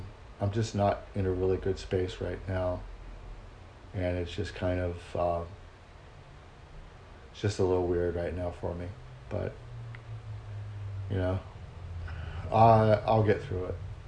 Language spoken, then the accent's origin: English; Vista, California, United States; some of the stupid things I did when I was living or growing up in Vista.